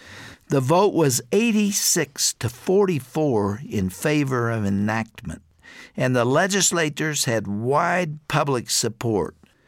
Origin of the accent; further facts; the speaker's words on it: Colorado, United States; the majority of voters in my home state of Colorado have foolishly legalized and decriminalized the sale, distribution, and use of marijuana.